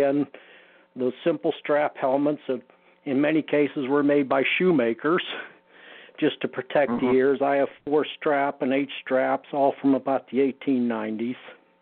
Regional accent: Pittsburgh, Pennsylvania, United States; As a kid, I grew up in Pittsburgh, and I followed the Steelers.

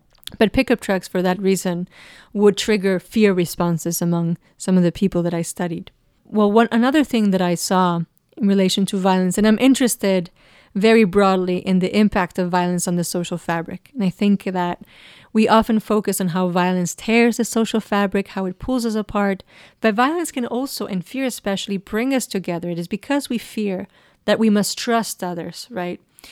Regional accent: Monterrey, Nuevo León, Mexico; English is a second language; Well, at the height of this violence in Mexico, and at least in my hometown in Monterrey, it was the sight of a pickup truck

